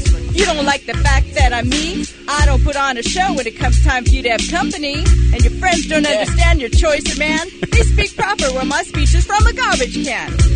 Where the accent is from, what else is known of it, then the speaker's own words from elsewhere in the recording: Inglewood, California, United States; I am so from Inglewood.